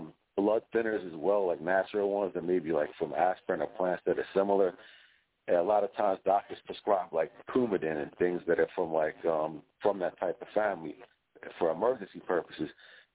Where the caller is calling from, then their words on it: New Jersey, United States; I'm calling from the South Jersey area, close to the shore, like around Atlantic City.